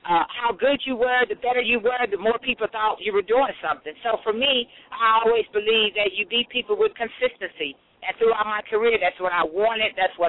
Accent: East St. Louis, Illinois, United States; I grew up in East St. Louis, Illinois, where people would just say negative things about our community

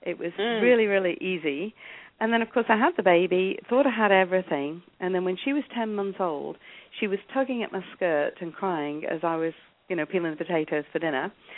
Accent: England, United Kingdom; I mean, as you can hear, I'm English. I was born in England.

